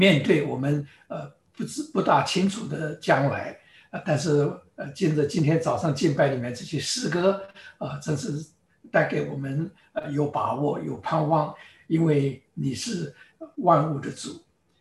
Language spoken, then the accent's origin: Chinese; Taiwan; moved away as an adult; now in United States; 我是从台湾来到这个 Upper State New York，一个是亚热带，一个是这个温带或者偏寒带啊。